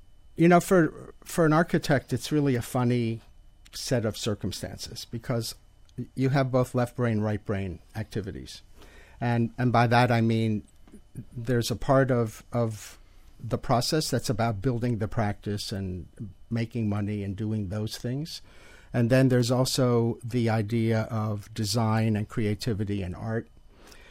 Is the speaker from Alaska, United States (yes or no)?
no; Miami Beach, Florida, United States; I grew up on Miami Beach. My father died when I was young. I was raised by my mom.